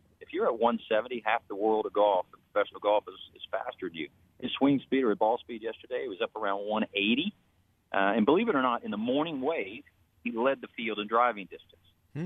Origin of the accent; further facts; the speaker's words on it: Texas, United States; I grew up in Texas, first of all. I grew up riding horses.